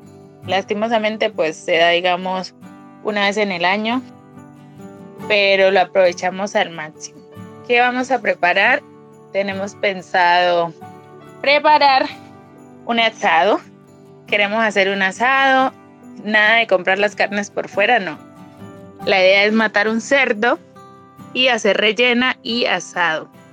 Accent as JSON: {"language": "Spanish", "town": "López de Micay", "region": "Cauca", "country": "Colombia", "said": "Soy del departamento del Cauca, del municipio de López de Micay."}